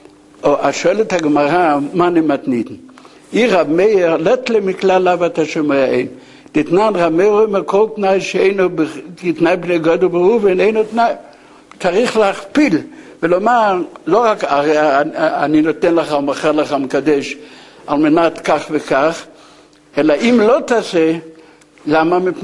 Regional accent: Jerusalem, Jerusalem District, Israel; born there; אני יליד ירושלים

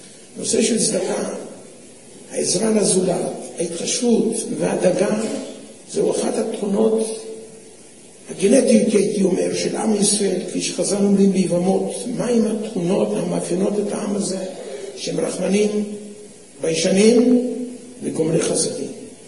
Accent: Russia; now in Israel; אני בילדותי הייתי בגן עדן של הפועלים, זה רוסיה הסובייטית.

